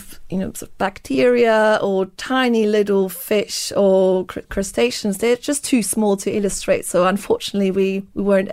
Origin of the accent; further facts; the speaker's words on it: Switzerland; I grew up in Switzerland, so in a country that doesn't have any access to the ocean